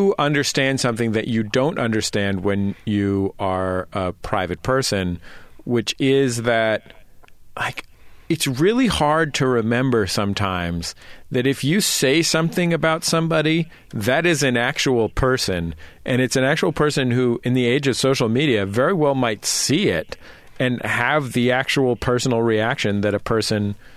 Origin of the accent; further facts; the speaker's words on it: California, United States; now in Los Angeles, United States; I live in Los Angeles. Yeah. And I'm from the Bay Area.